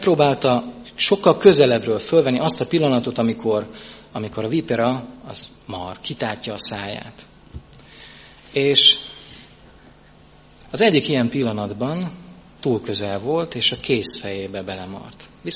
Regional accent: Lónya, Szabolcs-Szatmár-Bereg, Hungary; megint egy kicsit hazaugrok Lónyára, ahol az én szülőföldem van. Ez ott van fent az ukrán határ mellett

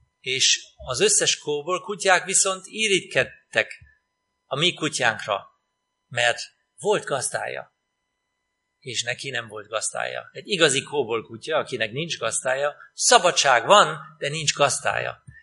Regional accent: Germany; Hungarian is a second language; ez az én szülőfalum Németországban. Ott születtem, és ott nőttem fel, és nagyon szép hely. És ebben a kis faluban tovább, ott volt az én iskolámban is mindent

